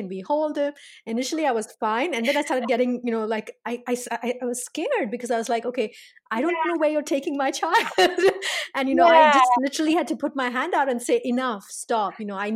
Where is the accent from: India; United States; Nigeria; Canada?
India; So I'm Indian, and, you know, my kids look very Indian.